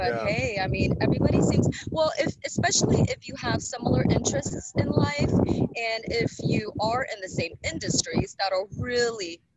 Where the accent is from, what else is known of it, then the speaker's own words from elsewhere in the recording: California, United States; I was raised in the Bay Area, which is a little bit north of where you are.